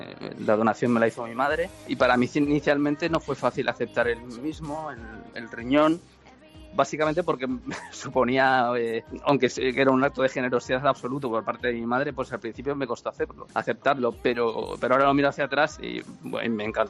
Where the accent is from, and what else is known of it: Galicia, Spain